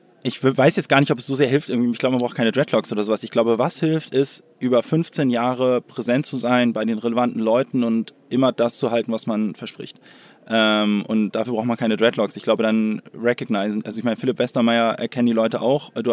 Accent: Hamburg, Germany; Ich bin in Hamburg geboren, bin eigentlich Hamburger

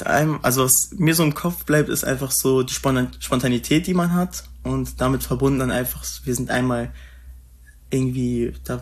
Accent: Germany; wenn du irgendwem erzählt hast, ey, ich bin aus Deutschland, dann waren die sofort richtig interessiert.

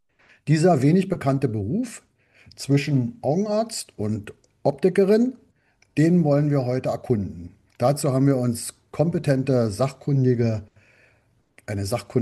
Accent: Berlin, Germany; der zweite Gastgeber der Sendung, und ich komme aus Berlin.

